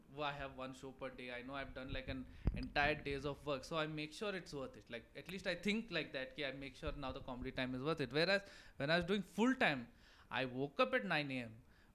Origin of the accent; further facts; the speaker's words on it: Manali, Himachal Pradesh, India; you can literally say I grew up in Manali only.